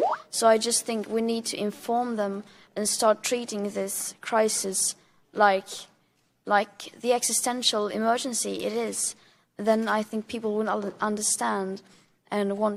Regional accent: Sweden; English is a second language; I am from Sweden, it's a small country

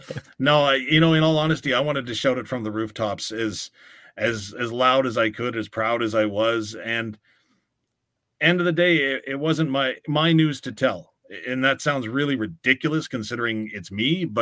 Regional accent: Weyburn, Saskatchewan, Canada; It's funny because growing up in Weyburn, right? So we're in a small town, small community.

